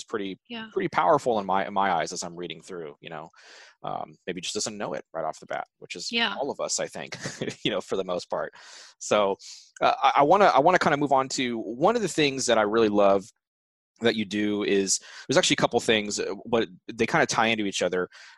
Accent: California, United States; You know, I mean, I'm from California.

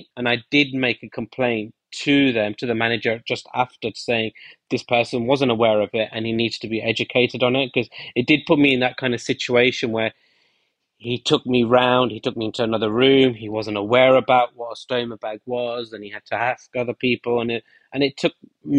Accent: United Kingdom; I'm from the South Asian culture, I'm British Indian, and there is a huge taboo about this subject in my society.

